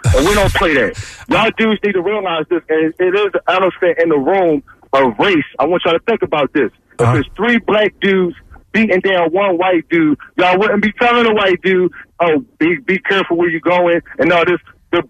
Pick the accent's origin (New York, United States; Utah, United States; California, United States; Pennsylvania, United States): Pennsylvania, United States; Philadelphia; But look, y'all know I'm from West Philly. I'm not too far away from y'all.